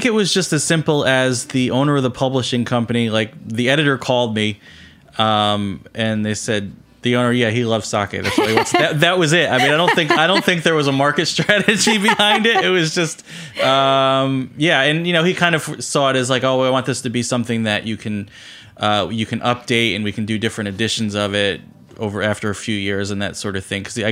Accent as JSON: {"language": "English", "region": "New Jersey", "country": "United States", "tie": "born or raised there", "lives_now": "Washington, D.C., United States", "said": "Well, I mean, I grew up in New Jersey. I lived in, you know, northern New Jersey for most of my life. I lived in Jersey City until about 4 years ago, and now I live in the Washington, D.C. area."}